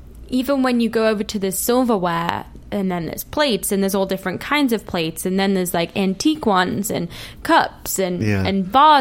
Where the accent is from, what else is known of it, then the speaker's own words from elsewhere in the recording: England, United Kingdom; now in United States; How does it know I'm English?